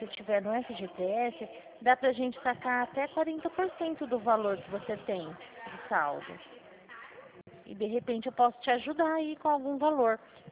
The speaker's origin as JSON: {"language": "Portuguese", "region": "São Paulo", "country": "Brazil", "said": "Eu sou do interior de São Paulo."}